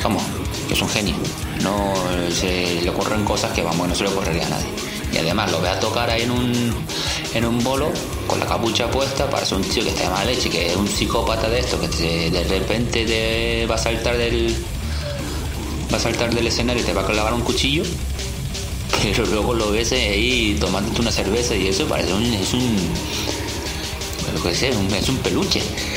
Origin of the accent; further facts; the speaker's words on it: Canary Islands, Spain; moved away as an adult; pues sí, mira que soy canario.